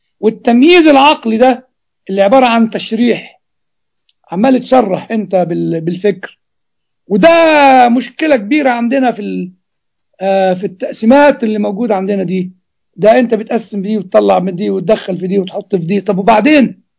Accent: Egypt; لان انا مصري

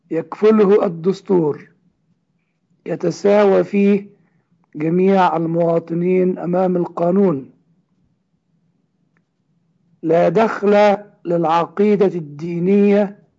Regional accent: Egypt; ولكنني كمصري أعيش في المهجر أو بالدقة أعيش في المنفى بعد أن طردت من الكنيسة القبطية

